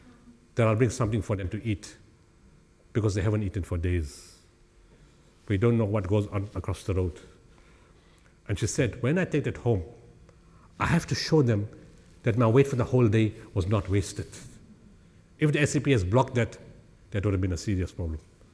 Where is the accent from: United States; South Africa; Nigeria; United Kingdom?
South Africa; We are South African, all together, standing next to each other.